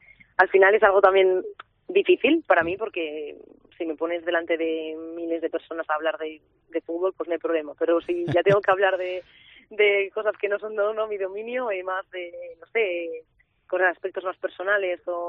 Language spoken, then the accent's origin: Spanish; Valladolid, Castile and León, Spain; moved away; Estoy muy orgullosa de donde soy y creo que el haberme ido es cuando más lo he valorado. Porque al final yo marché porque, pues sinceramente, notaba que se me quedaba pequeño Valladolid.